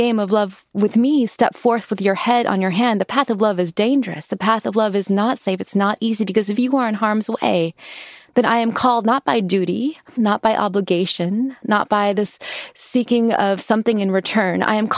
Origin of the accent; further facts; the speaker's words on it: California, United States; So as a little brown girl growing up in California in the 80s, what did these stories mean to me?